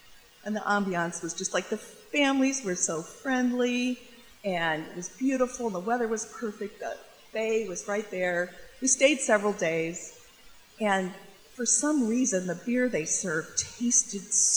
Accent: Berkeley, California, United States; And I said, because we're from Berkeley. You just figured we have drugs.

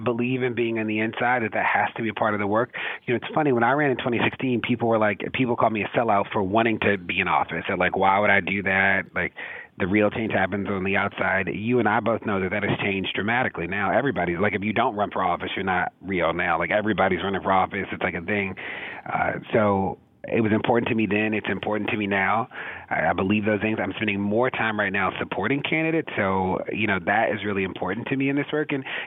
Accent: Baltimore, Maryland, United States; also born or lived in St. Louis, United States; I'm from Baltimore. I did move to St. Louis, and I moved home to Baltimore when Freddie Gray got killed and realized that I needed to do work back home where I was from.

